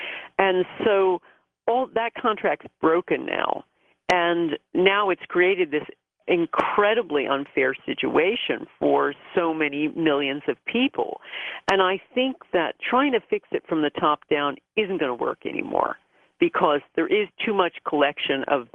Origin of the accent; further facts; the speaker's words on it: United States; now in United Kingdom; I've lived in the UK for, you know, half my life now, but I'm rabidly American.